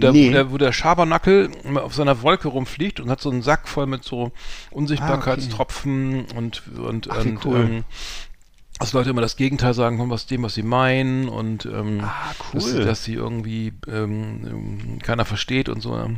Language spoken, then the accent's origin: German; Bremen, Germany; Und ich bin in Bremen-Mahndorf zur Schule gegangen.